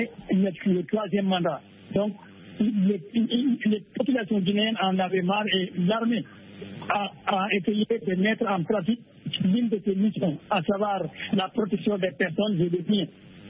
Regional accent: Senegal; Je suis sénégalais, je suis leur voisin.

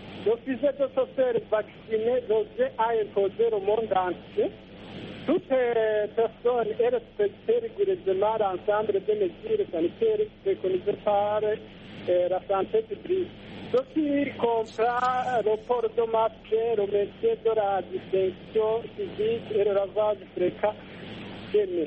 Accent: Burundi; Non, le vaccin ne doit pas être obligatoire chez nous au Burundi.

